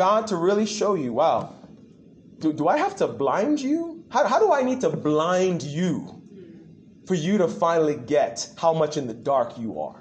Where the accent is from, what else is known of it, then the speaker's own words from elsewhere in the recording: United States; you can recognize from my accent, I'm from the U.S.